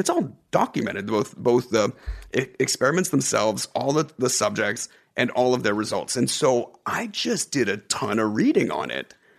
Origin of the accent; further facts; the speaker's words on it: United States; because I'm undeniably American.